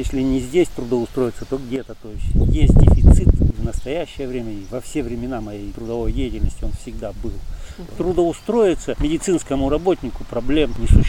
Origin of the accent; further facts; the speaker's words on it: Poptsovo, Russia; Да, я родом из Попцова.